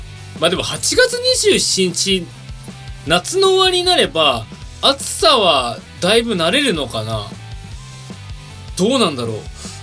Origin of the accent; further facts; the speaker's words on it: Tokyo, Japan; 東京都出身です。